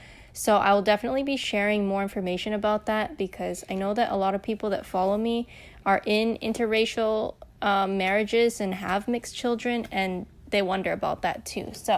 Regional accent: United States; So if you don't know, I'm actually American and my husband is Vietnamese.

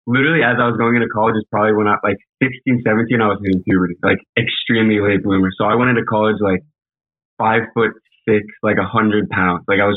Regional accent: Washington, District of Columbia, United States; I'm from Washington, D.C.

